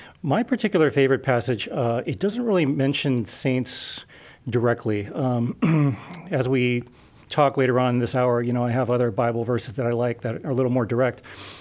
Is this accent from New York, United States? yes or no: no; Hawaii, United States; So it really had a lot to do with where I grew up. I grew up in Hawaii. It's a beautiful place. Still have family there.